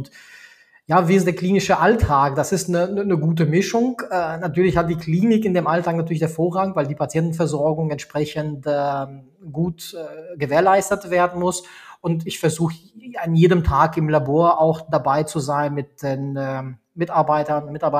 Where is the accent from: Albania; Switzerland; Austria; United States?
Albania; German is a second language; moved away as an adult; now in Hamburg, Germany; Also ich komme ursprünglich aus Albanien, habe dort auch Abitur gemacht, bin dann nach Deutschland zum Medizinstudium gekommen, bin dann auch direkt nach Hamburg gekommen, habe dann in Hamburg studiert und ja, dann bin ich halt in Hamburg geblieben.